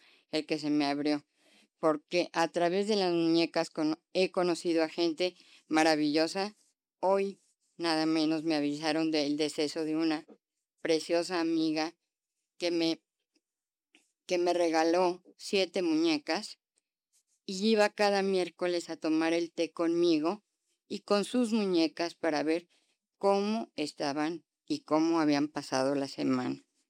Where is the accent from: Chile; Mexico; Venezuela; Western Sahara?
Mexico; Como mujer mexicana, quiero hacer un museo y dejárselo a México